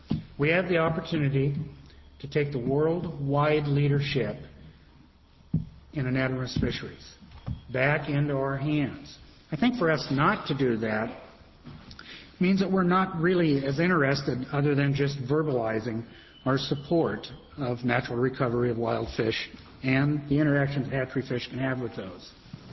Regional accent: Blue River, Oregon, United States; Well, as a small Blue River, Lieberg, Oregon kid moving to Alsea, it was actually just heaven over here. It was so much similar in the area that I grew up.

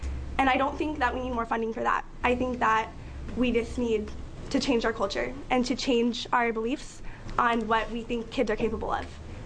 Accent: Portland, Oregon, United States; And when I was in that other state, I moved there from Portland, and I was years behind.

